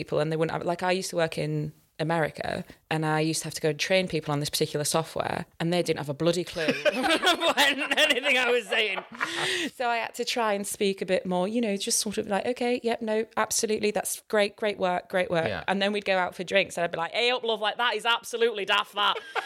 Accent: Hull, Yorkshire and the Humber, United Kingdom; accent: Hull accent; Most of them just think it's the Northern accent. Like, no, I'm from Hull, so mine is a Hull accent.

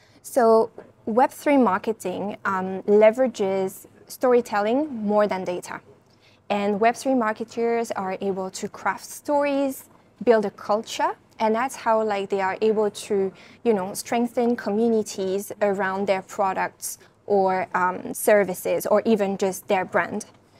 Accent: France; now in Hong Kong; I lead the marketing team here at Animoca Brands. So in a nutshell, I was born and raised in France, but I've been living in Asia for the past 10 years now, about 8 years in Hong Kong.

